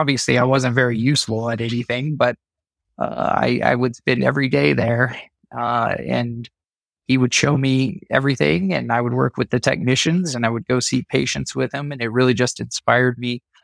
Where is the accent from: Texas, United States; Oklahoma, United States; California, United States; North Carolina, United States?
Texas, United States; El Paso; I grew up in El Paso, Texas, and I walked into the local prosthetic facility and said I wanted a job.